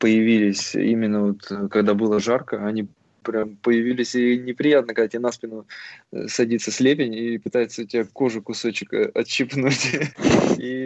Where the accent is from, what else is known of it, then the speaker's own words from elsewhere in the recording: Yekaterinburg, Sverdlovsk Oblast, Russia; born there; я родился в Свердловске, сейчас это Екатеринбург